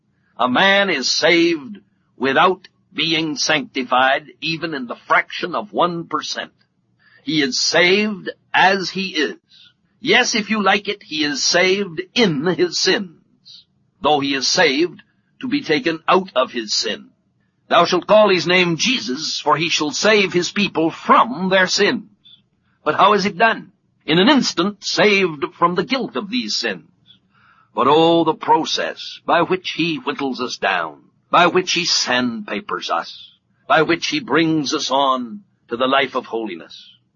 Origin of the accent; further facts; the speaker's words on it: California, United States; When I was a small boy, I was brought up in California